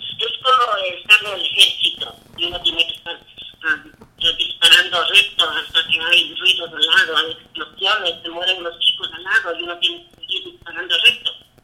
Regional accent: Ecuador; como yo también soy ecuatoriana

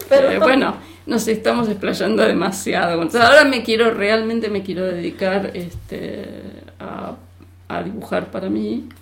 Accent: Argentina; now in United States; me propuso que escribiera un libro con mis experiencias de chica en Argentina.

